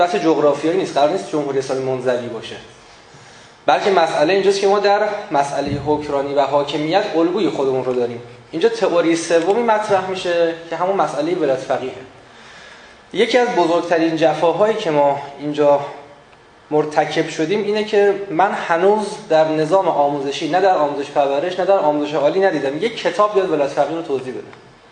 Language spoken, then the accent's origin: Persian; Iran; حالا فارغ از اینکه خود ما ایرانی هستیم